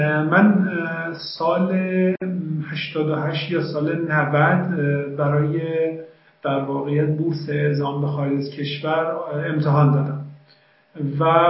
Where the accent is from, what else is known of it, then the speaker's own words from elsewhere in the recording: Iran; now in United States; من حق ندارم به عنوان یک ایرانی در این رشته درس بخونم.